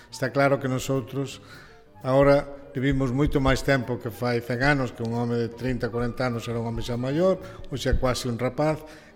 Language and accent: Galician; Galicia, Spain; como galegos e como españoles